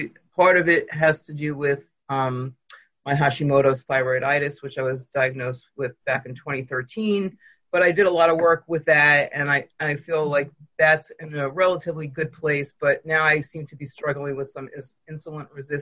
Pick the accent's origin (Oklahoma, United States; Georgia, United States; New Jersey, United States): New Jersey, United States; I'm from New Jersey.